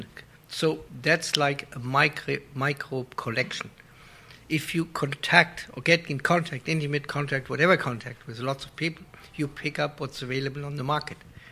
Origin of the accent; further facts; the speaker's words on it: Germany; This is why I came to this country from Germany.